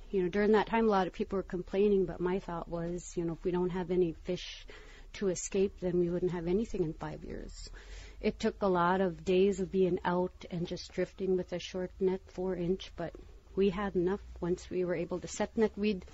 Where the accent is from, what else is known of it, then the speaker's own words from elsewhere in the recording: Aniak, Alaska, United States; I'm from Aniak